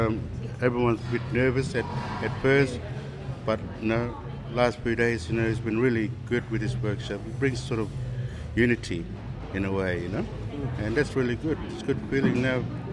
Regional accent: Baniela, Northern Territory, Australia; Garangali Band, our community, Baniela, is right on the coastal. It's right on the coast. We're not far from Groot.

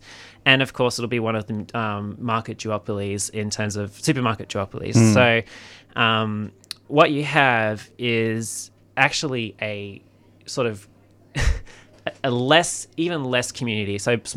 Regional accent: Sydney, New South Wales, Australia; I'll compare it to where I grew up in Sydney.

